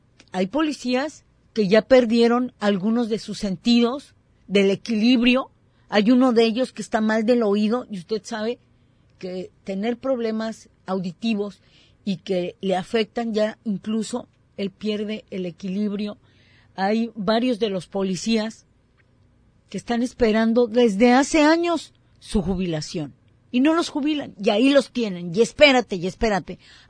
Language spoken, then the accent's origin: Spanish; Ciudad Juárez, Chihuahua, Mexico; now in Puerto Vallarta, Mexico; Yo que vengo de Ciudad Juárez y que es un desierto, y que ahí sacarle fruto al desierto, a la tierra, cuesta mucho.